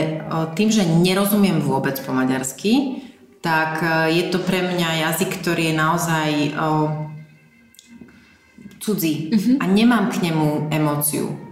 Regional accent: Žilina, Žilina Region, Slovakia; ako rodená Žilinčanka

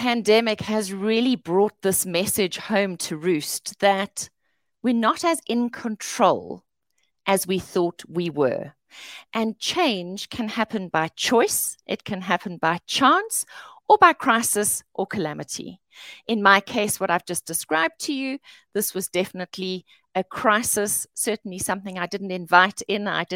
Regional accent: South Africa; I'm coming from South Africa

